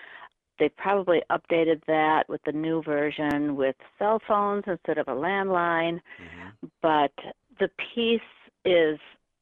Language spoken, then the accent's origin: English; Ohio, United States; I'm originally from Ohio, born to a mother who was a dancer.